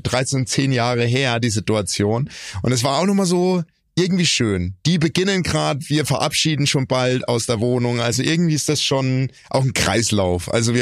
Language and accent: German; Bavaria, Germany; Wir sind beide aus Franken und da ist man eins.